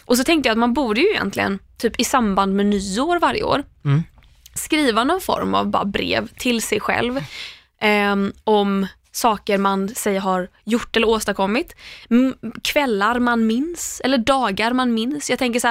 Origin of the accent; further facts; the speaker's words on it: Landvetter, Västra Götaland County, Sweden; Alltså jag kommer ändå från Landvetter.